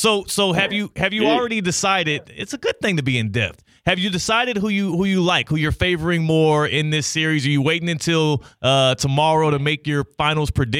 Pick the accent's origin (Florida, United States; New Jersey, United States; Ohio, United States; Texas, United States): Texas, United States; I'm from Texas.